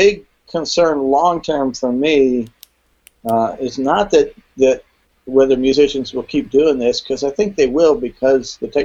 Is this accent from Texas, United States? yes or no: yes; Austin, Texas, United States; So the whole family moved down here. I was 4 years old at the time.